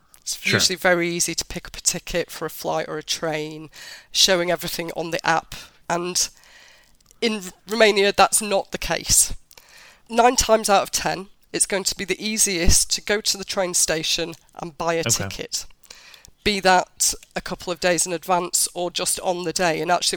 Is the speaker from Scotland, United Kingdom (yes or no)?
no; Sheffield, Yorkshire and the Humber, United Kingdom; I'm from Sheffield.